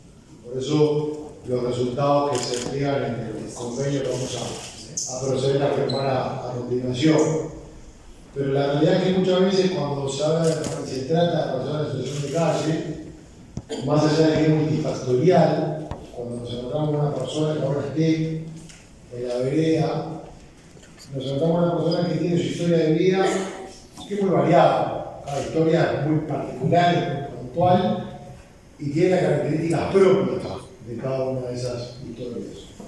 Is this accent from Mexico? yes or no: no; Uruguay; como uruguayo